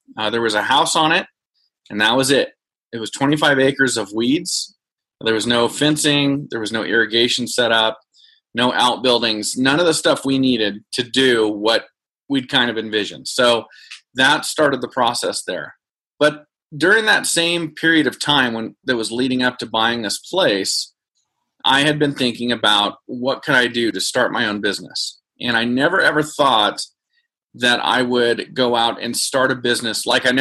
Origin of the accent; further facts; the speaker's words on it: California, United States; The thing that inspired me to be a police officer is I always wanted to be a sheriff's deputy where I grew up in Stanislaus County.